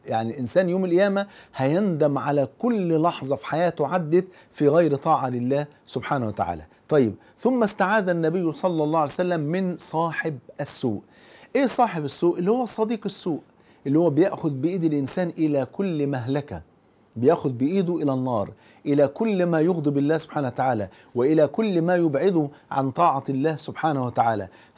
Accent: Egypt; عشان كده حتى المثل عندنا في مصر يقولك اختار الجار قبل الدار

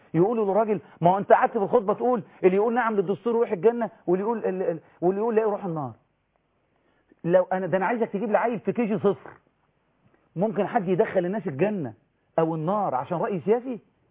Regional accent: Egypt; انا كمصري مسلم احب ان تفعل دولته القانون

